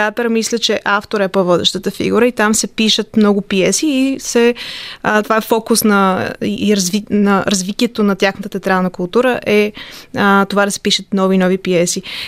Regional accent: Sofia, Sofia City, Bulgaria; born there; на 26 години съм, родена съм в София

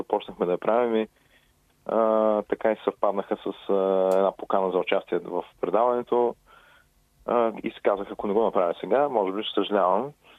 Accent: Burgas, Burgas Province, Bulgaria; от града на … като почнах с нея. От Бургас съм, на 35 години съм вече.

